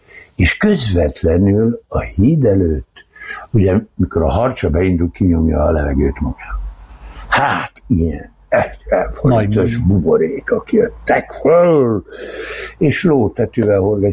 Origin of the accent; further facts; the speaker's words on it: Tatabánya, Komárom-Esztergom, Hungary; nem maradt semmink se, és a legkedvezőbb helyre mentünk, és ez Tatabánya volt, ahol a legolcsóbb volt az áram.